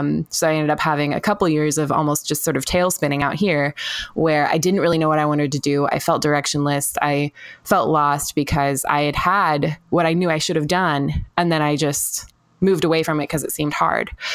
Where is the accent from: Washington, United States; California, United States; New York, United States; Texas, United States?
Washington, United States; White Salmon; now in Seattle, United States; I'm from White Salmon, Washington, originally, technically incorporated Klickitat County. Now I live in Seattle after a brief stint in Mississippi.